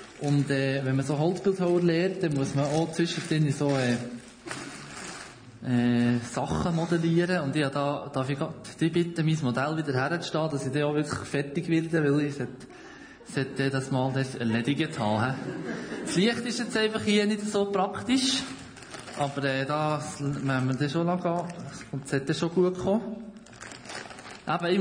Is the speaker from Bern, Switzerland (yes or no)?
yes; Brienz, Bern, Switzerland; also born or lived in Biel; Also, ich habe so ein richtiges Kuderwelsch. Ich bin in Brienz aufgewachsen, das ist im Berner Oberland. Und ja, das ist so ein bisschen, vielleicht noch 60% ist übrig geblieben von dem. Ich bin eine Zeit lang in Biel gewohnt. 6 Jahre lang